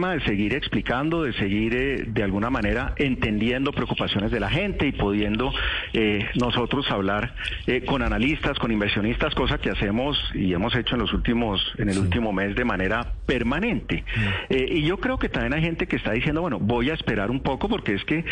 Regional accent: Colombia; Tenemos que hacer algo como colombianos, no solo Ecopetrol o la industria o el gobierno.

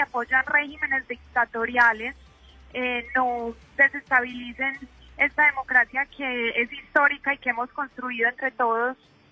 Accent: Colombia; como colombianos tenemos que tener la mayor preocupación por esta situación

